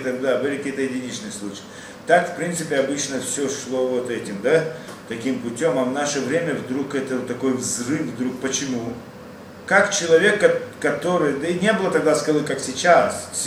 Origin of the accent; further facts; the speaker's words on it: Russia; Так я думал, это я единственный из России, который сделал чуву.